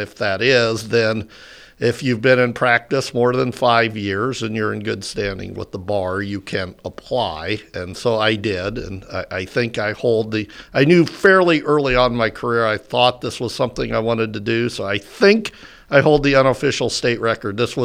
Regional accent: Omaha, Nebraska, United States; No, I grew up in Omaha.

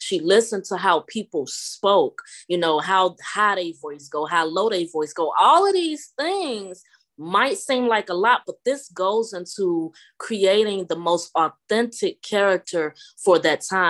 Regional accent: Chicago, Illinois, United States; moved away as an adult; also born or lived in Louisiana; because I'm from Chicago, but I moved to Louisiana like right after I met my husband, and I've been there for like 8 years. Then I moved to Georgia.

